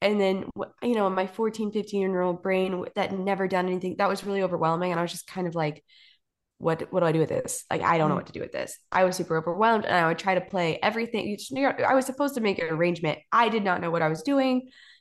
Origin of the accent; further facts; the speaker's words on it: Texas, United States; So I am from East Texas. Ariana's from Austin. I am from East Texas and I love East Texas.